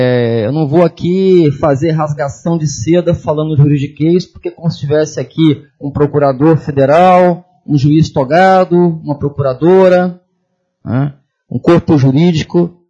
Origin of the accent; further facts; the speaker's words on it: São Paulo, Brazil; also born or lived in Linhares; Eu nasci em Linhares, mas fui criado em São Paulo, passava as férias aqui no Espírito Santo